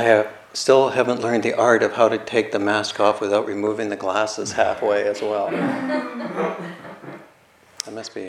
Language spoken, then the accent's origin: English; Calgary, Alberta, Canada; I grew up in Calgary, not known for its trees.